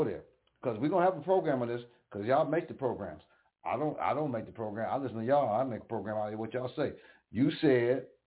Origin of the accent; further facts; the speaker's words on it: Buffalo, New York, United States; Let's just deal with the buffalo, because I'm from Buffalo.